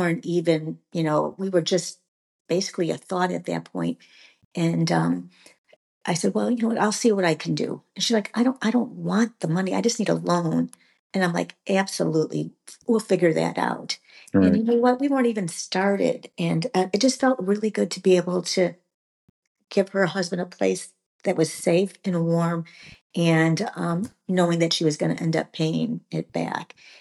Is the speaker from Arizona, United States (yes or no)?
no; Michigan, United States; Sabra lives in Georgia, and I'm from the Michigan area.